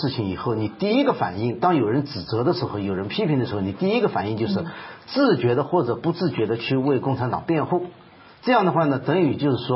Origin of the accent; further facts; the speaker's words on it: China; moved away; 因为我是来自中国大陆的，那么我从小就生活在这样子的一个党文化的环境底下